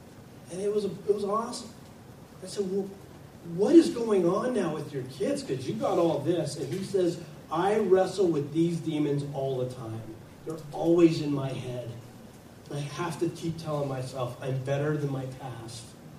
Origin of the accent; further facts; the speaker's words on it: Scotland, United Kingdom; He's Hispanic, brown, and I'm Scottish, pink.